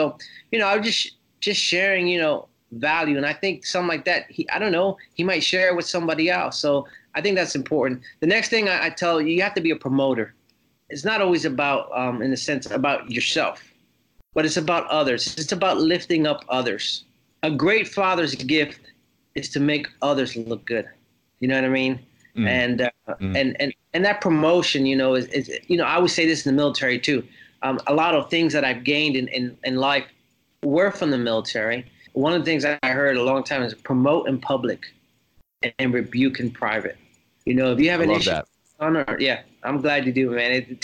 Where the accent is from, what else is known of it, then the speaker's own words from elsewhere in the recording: New Jersey, United States; So though I went through that growing up in New Jersey and my mom and dad split, I was in third grade, and it was very hard for me.